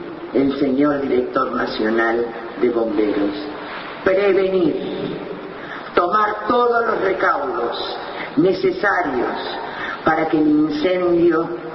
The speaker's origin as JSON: {"language": "Spanish", "country": "Uruguay", "said": "como pueblo uruguayo"}